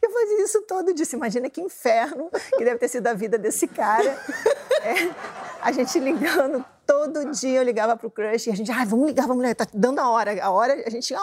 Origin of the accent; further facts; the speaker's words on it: Santa Rosa, Rio Grande do Sul, Brazil; born there; me vem o cheiro de Santa Rosa, onde eu nasci.